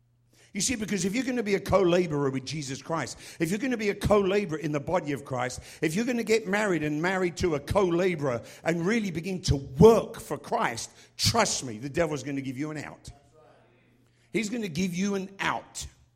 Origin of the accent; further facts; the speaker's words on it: England, United Kingdom; now in United States; I never grew up in America, because, you know, I grew up in England.